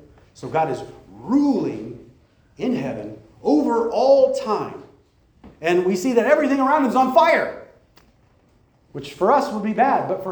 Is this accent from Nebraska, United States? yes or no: yes; Nebraska, United States; now in California, United States; When I grew up in Nebraska and a thunderstorm came through, stuff fell off the shelves when that lightning hit.